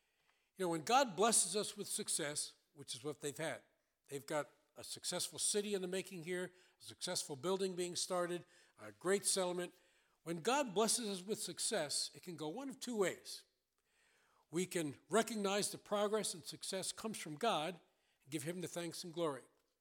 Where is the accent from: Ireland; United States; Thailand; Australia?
United States; New York City, New York; born there; I was born in New York City, but I'm glad I didn't grow up there.